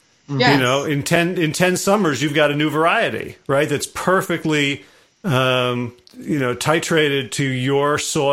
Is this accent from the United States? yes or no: yes; Northeast, United States; like I grew up in the Northeast.